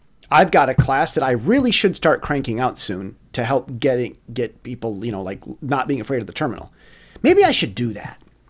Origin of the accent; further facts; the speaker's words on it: United States; now in Taiwan; I'm an American, live in Taiwan.